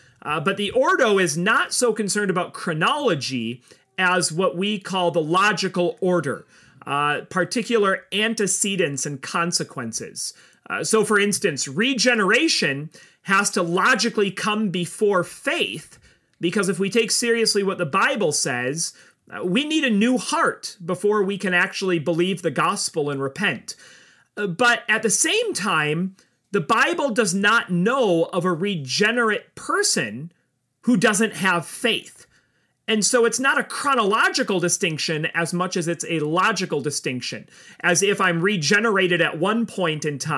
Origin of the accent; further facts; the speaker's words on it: Minnesota, United States; I grew up in Minnesota with the Great Lakes, Joel.